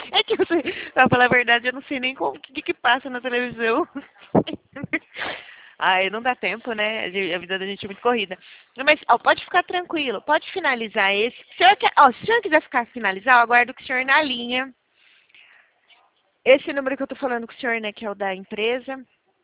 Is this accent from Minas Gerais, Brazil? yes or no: no; São Paulo, Brazil; Não, não, sou daqui de São Paulo